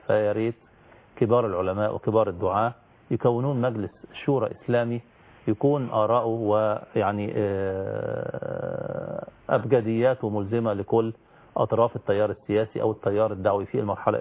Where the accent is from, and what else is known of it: Egypt